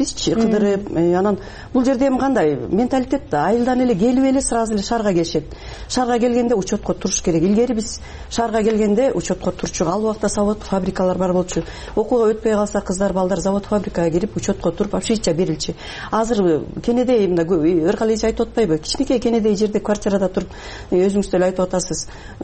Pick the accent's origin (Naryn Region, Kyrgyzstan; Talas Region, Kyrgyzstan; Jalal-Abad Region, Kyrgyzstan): Talas Region, Kyrgyzstan; moved away as an adult; Ооба, мен да 2004 жылы Талас областынан Бакайата районунан көчүп келгем жумушсуздуктун айынан.